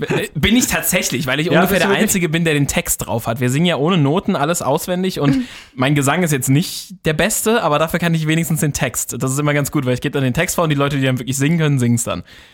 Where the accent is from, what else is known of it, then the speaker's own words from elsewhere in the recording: Kaiserslautern, Rhineland-Palatinate, Germany; Und dann bin ich mittwochs dann wieder weitergefahren in meine Heimat nach Kaiserslautern.